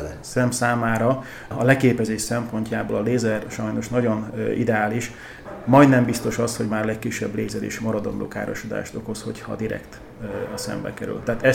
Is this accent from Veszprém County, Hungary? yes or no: no; Mélykút, Bács-Kiskun, Hungary; Egyébként mélykúti származású vagyok, ott nevelkedtem, általános iskolát ott végeztem.